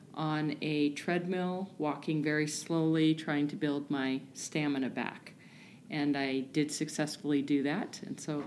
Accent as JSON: {"language": "English", "region": "Oregon", "country": "United States", "tie": "born or raised there", "lives_now": "Palm Desert, United States", "said": "I did not. So I grew up in Oregon, and I have been in the Coachella Valley for 7 years."}